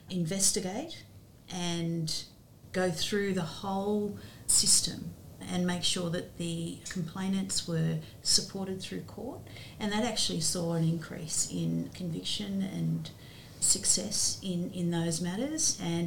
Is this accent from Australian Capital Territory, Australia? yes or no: yes; Canberra, Australian Capital Territory, Australia; I grew up in Canberra. Oh. I was born in Cara. My family come from Cara, both my mother and father. And Dad moved to Canberra when I was very young. I think I was about two.